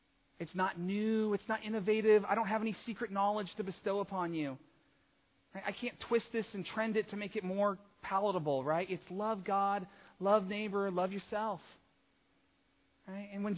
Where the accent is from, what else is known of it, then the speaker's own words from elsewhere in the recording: Idaho, United States; I grew up in Idaho, so streams were common.